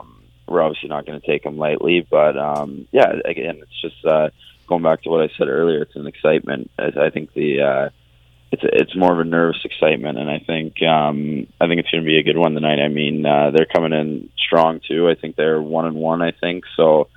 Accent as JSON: {"language": "English", "town": "Ingersoll", "region": "Ontario", "country": "Canada", "said": "I'm from Ingersoll. It's 13,000 in Ingersoll"}